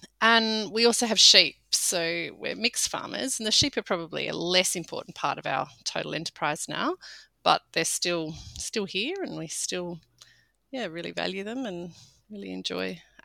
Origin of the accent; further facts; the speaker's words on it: Sydney, New South Wales, Australia; I grew up in Sydney. So that's, Australia's biggest city. We were in the suburban outskirts of that.